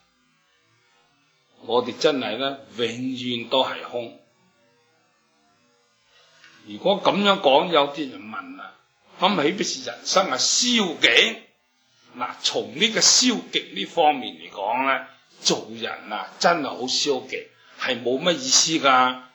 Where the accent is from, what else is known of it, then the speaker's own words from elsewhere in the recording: China; 我哋中国人最喜欢嘅打麻将啦。